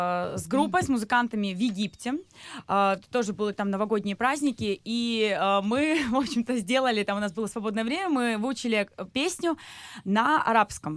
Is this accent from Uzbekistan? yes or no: no; Ukraine; мы, артисты из Украины, приезжаем туда и поем